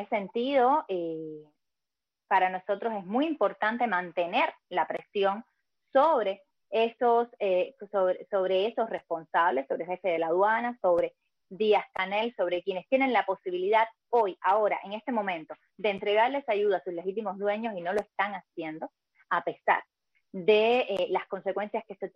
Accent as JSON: {"language": "Spanish", "country": "Cuba", "said": "La solución a la crisis que vive mi país es cambiar el sistema en el que se vive en mi país."}